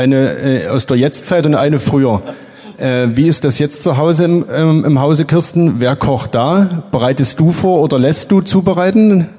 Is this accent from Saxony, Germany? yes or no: yes; Kamenz, Saxony, Germany; erstmal willkommen in meiner Heimatstadt. Wart ihr denn schon mal in Kamenz?